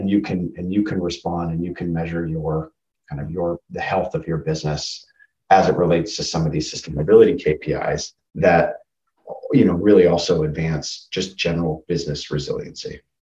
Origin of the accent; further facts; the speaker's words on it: United States; I'm American. What can I say?